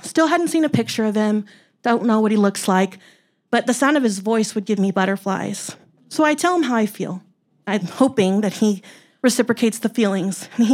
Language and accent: English; San Antonio, Texas, United States; And so I say, cool, I'm from Texas too. Where in Texas are you from? And he says, San Antonio. Cool, I'm from San Antonio too.